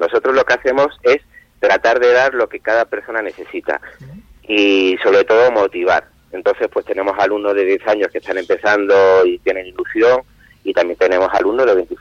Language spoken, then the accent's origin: Spanish; Seville, Andalusia, Spain; Soy sevillano, pero mi madre era de Ampuero